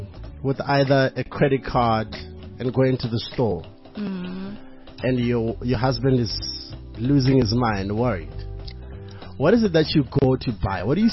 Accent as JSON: {"language": "English", "country": "Botswana", "tie": "born or raised there", "said": "Yeah, Botswana. We actually coexisted with Zimbabweans quite a lot, and I grew up around in Ndebeles and the Shonas."}